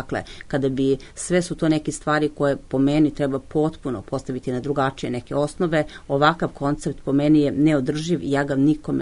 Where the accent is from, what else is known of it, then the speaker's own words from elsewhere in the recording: Požega, Zlatibor District, Serbia; ja sam, da kažem, iz Požege sam, inače iz centralne Srbije, nikada niko od moje generacije, od mojih predaka nije nikada napustio svoje ognjište, niti imao za tim potrebe.